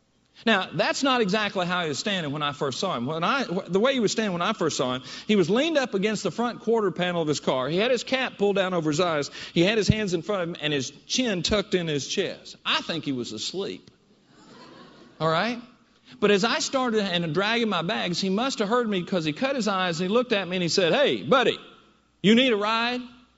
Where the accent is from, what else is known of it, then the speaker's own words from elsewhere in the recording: Princeton, Kentucky, United States; Now, I grew up in Princeton, Kentucky. I think I learned a certain amount of courtesy and you know, good manners.